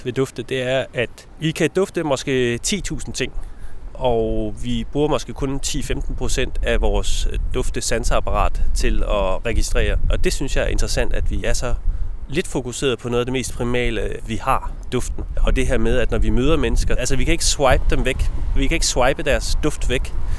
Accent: Silkeborg, Central Denmark Region, Denmark; Jeg er vokset op i noget, der hedder Ekodalen ved Silkeborg. Uden for Silkeborg. Ved en skov.

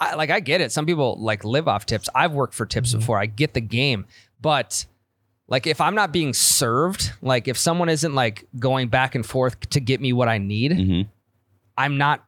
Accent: Midwest, United States; I'm from the Midwest, man. I can help out.

